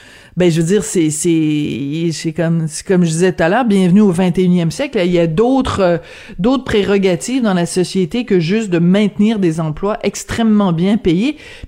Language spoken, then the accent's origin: French; Bordeaux, Nouvelle-Aquitaine, France; born there; c'est pas pour rien que je suis né en France. Puis où est-ce que je suis né en France? À Bordeaux.